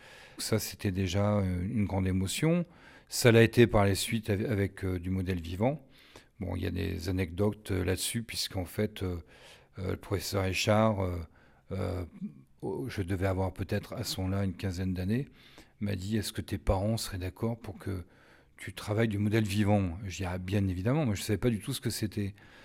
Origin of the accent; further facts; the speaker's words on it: Chamalières, Auvergne-Rhône-Alpes, France; born there; oui, je suis né à Chamalières, mais bon, ça aurait pu être Clermont, hein, peu importe. Mais donc, bien auvergnat.